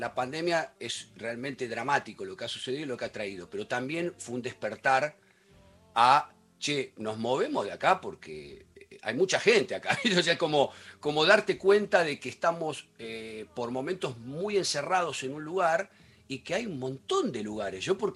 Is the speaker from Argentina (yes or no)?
yes; Buenos Aires, Argentina; Yo soy de Aedo, ¿no? Y de provincia de Buenos Aires. Y yo cuento siempre que como no soy un pendejito, viste, tengo 55